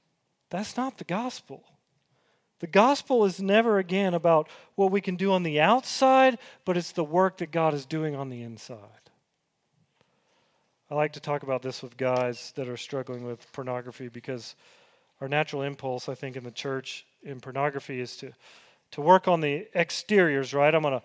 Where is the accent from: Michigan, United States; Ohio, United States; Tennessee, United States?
Tennessee, United States; Franklin; I grew up in Franklin, Tennessee, south of Nashville, and people used to talk about the Bell Witch.